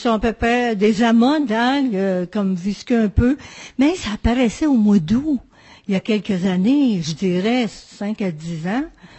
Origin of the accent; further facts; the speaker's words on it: Salaberry-de-Valleyfield, Quebec, Canada; je viens de la région de Valleyfield